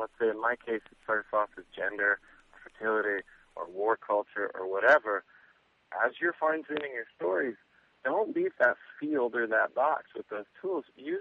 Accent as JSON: {"language": "English", "town": "San Antonio", "region": "Texas", "country": "United States", "tie": "born or raised there", "said": "I grew up outside of San Antonio, Texas in the 70s"}